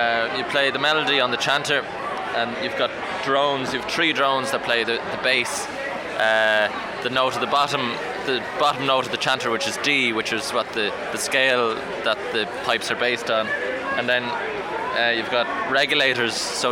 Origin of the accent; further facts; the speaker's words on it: Dublin, Leinster, Ireland; I'm from Dublin.